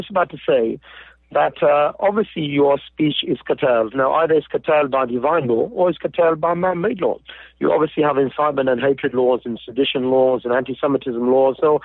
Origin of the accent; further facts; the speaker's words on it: United Kingdom; born there; I was born in Britain. I've just turned 48 years old.